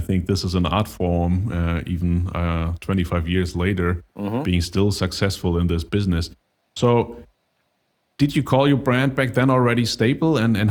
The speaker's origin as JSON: {"language": "English", "country": "Germany", "second_language": "English", "said": "I'm from Germany"}